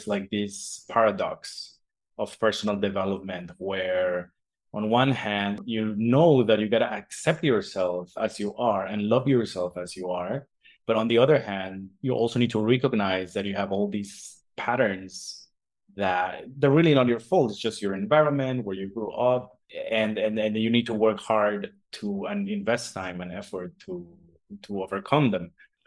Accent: Mexico; I'm originally from Mexico.

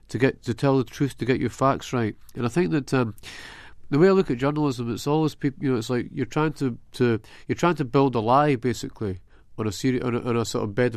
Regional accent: Scotland, United Kingdom; we kind of realize that I'm American, she's American, and I'm Scottish, and it's kind of weird.

